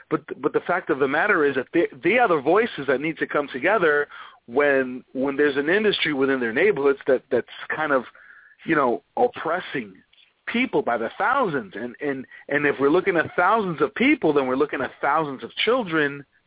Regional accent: Bronx, New York, United States; But she settled in the South Bronx, and I'm there.

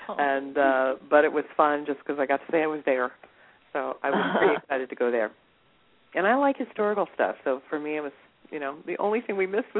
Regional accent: Forks, Washington, United States; And I've never seen rain like this in my life, and I come from Forks, Washington.

